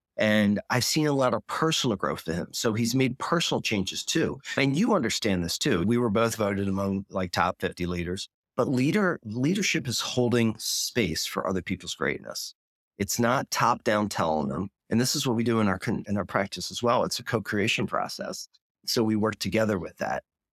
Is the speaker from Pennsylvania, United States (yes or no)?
yes; Philadelphia, Pennsylvania, United States; Now, I'm originally from Philly, so I'm a fair weather fan.